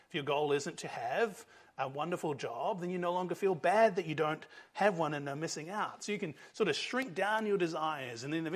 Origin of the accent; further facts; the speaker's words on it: New Zealand; What's been amazing to me as a New Zealander